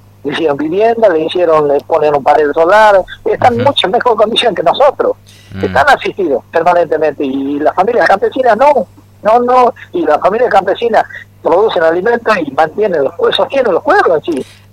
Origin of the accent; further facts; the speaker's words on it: Salta, Argentina; somos las familias de Chaco Salteño